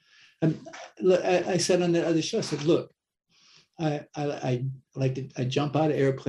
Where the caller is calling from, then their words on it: Mary Esther, Florida, United States; Right now I'm calling in from the Magnolia Zen Center in Mary Esther, Florida.